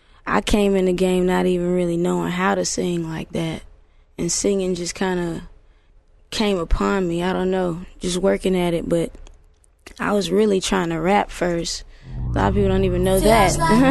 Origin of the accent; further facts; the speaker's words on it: Decatur, Georgia, United States; I am from Decatur, Georgia.